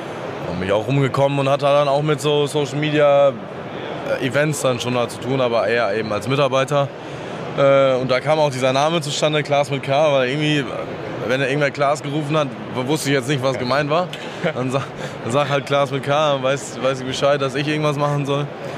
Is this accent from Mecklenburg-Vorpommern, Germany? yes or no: no; Minden, North Rhine-Westphalia, Germany; ich komme aus Minden, ich komme also aus dem nördlichsten Zipfel NRWs, ist nicht weit von der Messe hier, 1 Stunde.